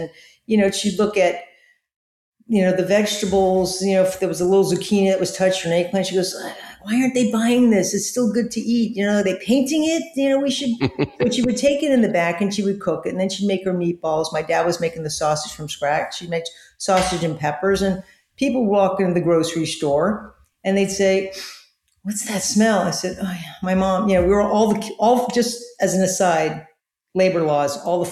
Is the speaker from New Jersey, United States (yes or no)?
yes; Hoboken, New Jersey, United States; born there; also born or lived in Long Island / Los Angeles; Well, I was born in Hoboken. My parents moved from Hoboken to Long Island and opened up small Italian delicatessens. And then when they moved to Los Angeles in 1968